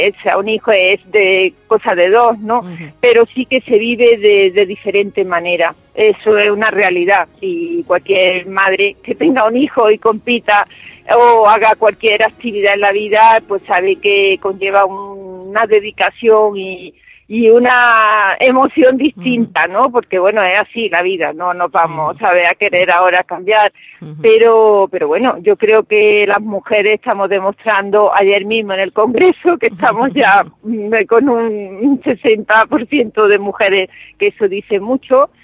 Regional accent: Córdoba, Andalusia, Spain; a mí correr en mi tierra, en Córdoba, que para mí es, pues eso, siempre quiero volver.

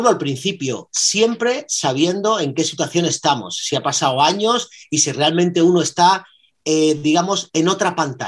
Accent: Málaga, Andalusia, Spain; eso fue en Málaga, allí en mi tierra

